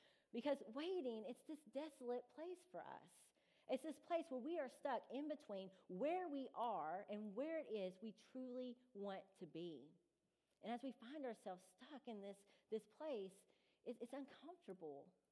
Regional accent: Kentucky, United States; I went home to my hometown in Muhlenberg County, and yes, we identify by county because the town is too small

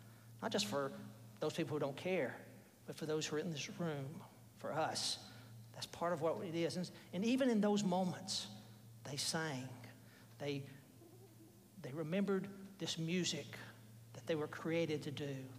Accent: Alabama, United States; It's kind of like, I'm from Alabama, and I'm an Alabama fan, so I know a little bit more about football championships than people from Kentucky.

